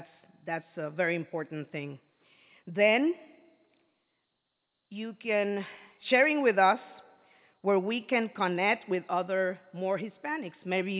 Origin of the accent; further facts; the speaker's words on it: Puerto Rico; English is a second language; I am from Puerto Rico